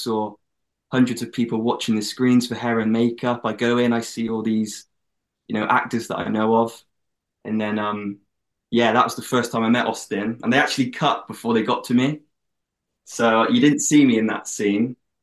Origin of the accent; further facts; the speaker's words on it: England, United Kingdom; accent: English; so that was in my English accent as well.